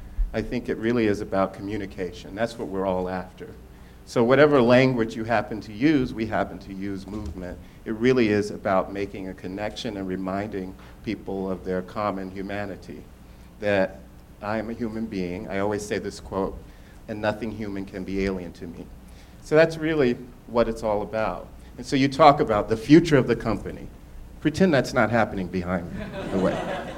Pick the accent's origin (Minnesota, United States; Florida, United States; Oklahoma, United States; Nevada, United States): Florida, United States; Miami; Growing up in Liberty City, Miami, there wasn't much for money, but I never noticed because we were surrounded by music and song and poetry.